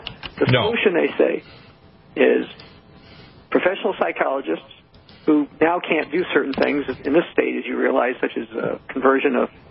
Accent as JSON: {"language": "English", "region": "Michigan", "country": "United States", "tie": "born or raised there", "said": "I grew up in Michigan. We hunted."}